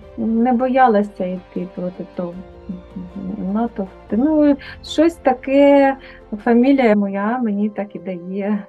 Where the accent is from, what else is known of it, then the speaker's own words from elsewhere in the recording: Kharkiv, Kharkiv Oblast, Ukraine; я корінна харків'янка, все життя, тут і народилася, і нікуди не збираюся і виїжджати, щоб тут не скоїлося.